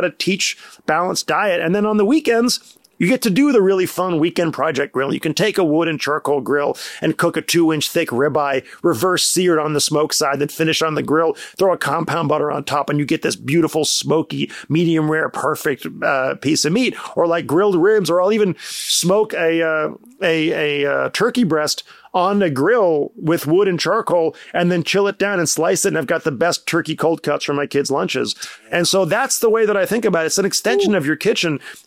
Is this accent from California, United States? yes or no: yes; Santa Monica, California, United States; growing up in Santa Monica, you're raised to believe that barbecued chicken is a boneless, skinless chicken breath grilled with some KC masterpiece.